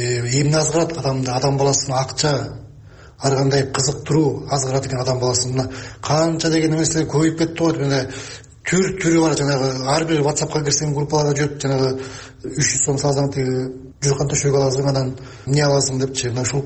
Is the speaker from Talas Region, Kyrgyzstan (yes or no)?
yes; Tash-Aragai, Talas Region, Kyrgyzstan; ушу Талас областы, Талас району, Ташарагайдан болом.